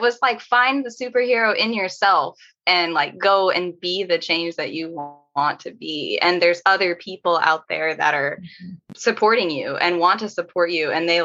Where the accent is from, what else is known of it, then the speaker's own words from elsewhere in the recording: Missouri, United States; also born or lived in Thailand; I'm from Missouri originally. My grandpa's a cattle farmer.